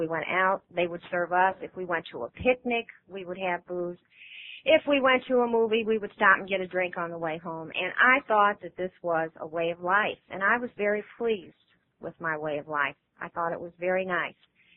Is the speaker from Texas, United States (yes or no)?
no; St. Louis, Missouri, United States; Well, now, I was born and raised in St. Louis, and so was he, and all my relatives and my friends and my school friends were there.